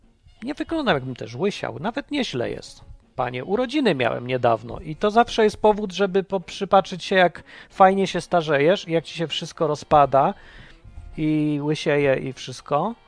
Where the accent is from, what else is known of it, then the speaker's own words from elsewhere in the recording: Kraków, Lesser Poland, Poland; born there; Ja jestem z Krakowa, w sensie, że się tam urodziłem.